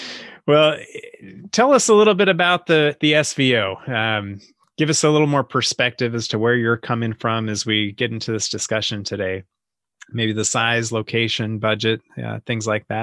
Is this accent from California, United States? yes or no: yes; Sacramento, California, United States; the Sacramento Metro Chamber, my hometown, for nearly a decade